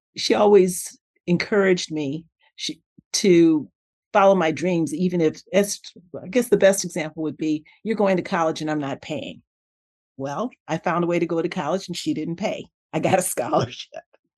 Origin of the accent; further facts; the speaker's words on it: Detroit, Michigan, United States; But growing up in Black Bottom, the expectation was that we could do anything and nobody told us differently.